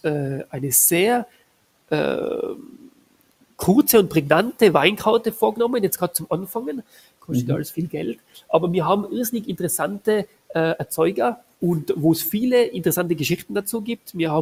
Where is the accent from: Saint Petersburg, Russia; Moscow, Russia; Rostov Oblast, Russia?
Moscow, Russia; Meine Frau kommt aus Moskau, ich bin Armenierin, aber in Moskau aufgewachsen.